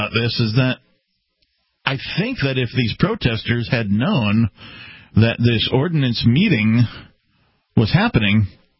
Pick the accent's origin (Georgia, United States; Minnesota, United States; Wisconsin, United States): Wisconsin, United States; Milwaukee; I think I told you that I was originally a Wisconsin kid. I was born in Milwaukee, Wisconsin.